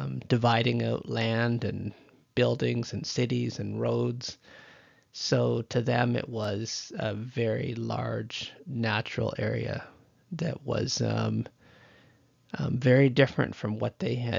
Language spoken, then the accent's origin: English; Ontario, Canada; So I'll never forget when I first arrived in the prairies. I grew up in Ontario and I had been moving out to do my master's